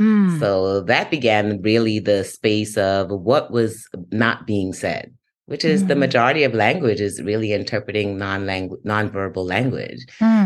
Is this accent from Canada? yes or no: no; Guyana; Being that I was raised in Guyana, which is in South America, I didn't really know much about these other therapeutic spaces.